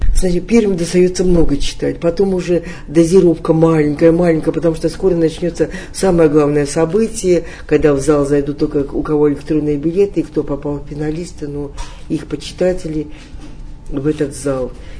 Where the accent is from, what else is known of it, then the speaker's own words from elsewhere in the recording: Ural, Russia; Мы говорим, мы с Урала, с гордостью говорили, мы с Урала.